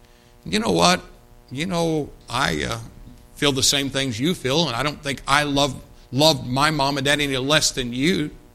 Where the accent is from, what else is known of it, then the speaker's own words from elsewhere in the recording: Brazil, Indiana, United States; When we were growing up in Brazil, Indiana, I have no doubt that at one point in time I remembered that I lived there in that house, you know, all the way up to seventh grade.